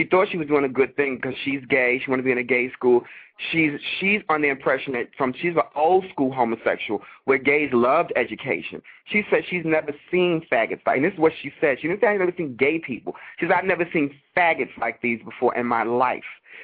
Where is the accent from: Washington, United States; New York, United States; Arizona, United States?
New York, United States; When I'm from New York. You couldn't pull that in my school.